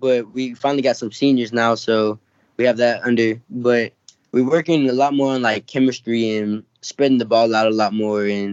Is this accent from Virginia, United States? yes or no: no; Kyle, Texas, United States; Where I grew up was like Vita, like Kyle. It's real kind of like country out here a little bit.